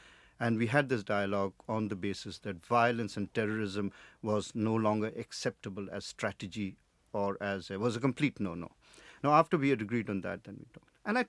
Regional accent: India; And I'm also an Indian. I was taking a flight from London to Delhi

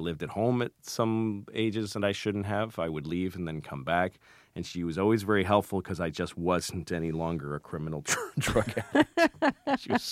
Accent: Boston, Massachusetts, United States; born or raised there

